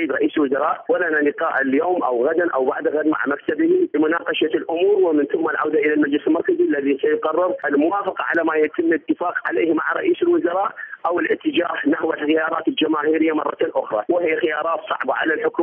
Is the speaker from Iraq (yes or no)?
yes; Iraq; كل هذا دعانا كعراقيين، كوطنيين، كنقابيين ننتفض من أجل العراق أولا